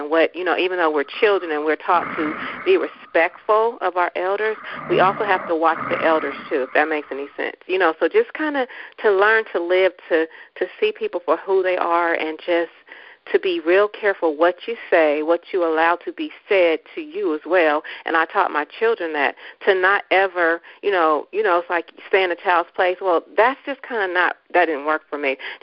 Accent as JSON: {"language": "English", "town": "Richmond", "region": "California", "country": "United States", "tie": "born or raised there", "said": "You know, growing up in the central Richmond and growing up on First and Bissell and, you know, going to Davis Chapel in North Richmo"}